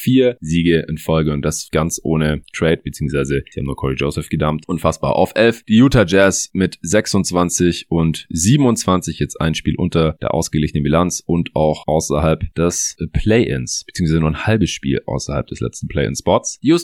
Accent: Stuttgart, Baden-Württemberg, Germany; Ich bin gerade hier in Stuttgart, hier in meiner alten Heimat, wo auch der Luca wohnt.

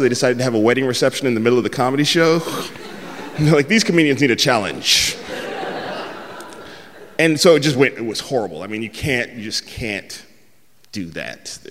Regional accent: San Francisco, California, United States

